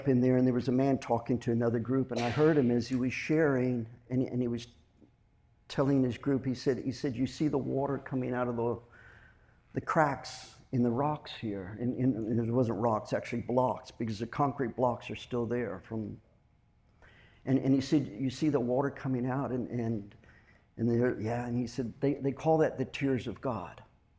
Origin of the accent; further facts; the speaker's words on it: South Africa; also born or lived in Israel; And I grew up in Africa, in South Africa.